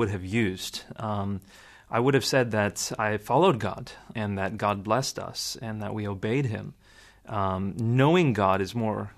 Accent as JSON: {"language": "English", "region": "Scotland", "country": "United Kingdom", "accent": "Scottish", "said": "I got beat up for being a Pakistani Muslim kid with the Scottish accent. It was not normal for people."}